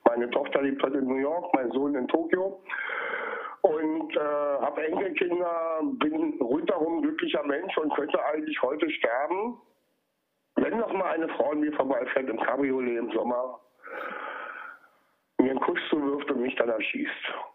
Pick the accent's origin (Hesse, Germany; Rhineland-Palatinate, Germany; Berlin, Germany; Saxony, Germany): Berlin, Germany; Meine Geburtsstadt Berlin hatte damals noch keine Mauer, bin aber im Ostteil der Stadt geboren, in Friedrichshain.